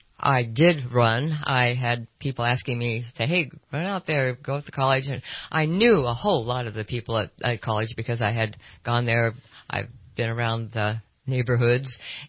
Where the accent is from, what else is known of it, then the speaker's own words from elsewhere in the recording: California, United States; now in Redding, United States; Well, I'm a California native, and I've been in Redding since I was in Shasta College. I moved down from Siskiyou County down to Shasta County, and went on to school at Chico and came back, got married, and had a couple of children.